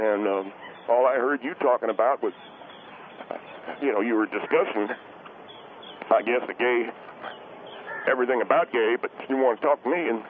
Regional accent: Knoxville, Tennessee, United States; Because where I'm from in Tennessee, I come from Knoxville, Tennessee, and we had two or three different reservoirs that we used to fish bluegill.

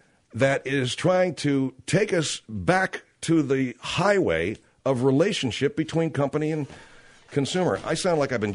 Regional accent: United States; born there; my parents are from Canada. I was born here in the States, along with my younger sister. And my older brother and older sister were born in Canada. And my folks came here in 1949.

